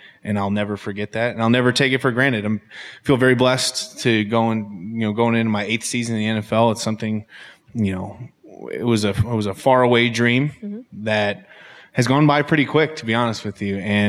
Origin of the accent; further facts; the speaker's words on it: Indianapolis, Indiana, United States; now in Cincinnati, United States; Obviously, like I said, I'm from Indianapolis, and I've been on the East Coast in Boston and Miami playing football